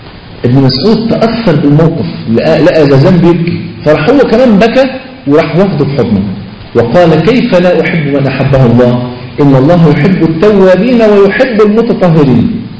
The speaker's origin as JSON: {"language": "Arabic", "country": "Egypt", "said": "فلقيت مطرب من اشهر المطربين عندنا في مصر، مطرب مشهور جدا جدا يعني"}